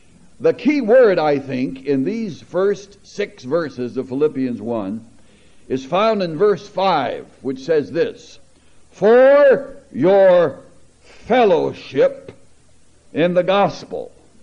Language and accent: English; Kentucky, United States; I could say I am in Christ at Covington, and I am from Kentucky.